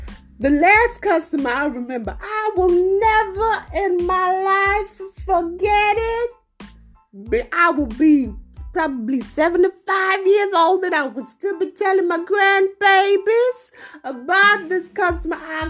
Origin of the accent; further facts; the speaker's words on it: Atlanta, Georgia, United States; I said, baby, I'm from Atlanta, too.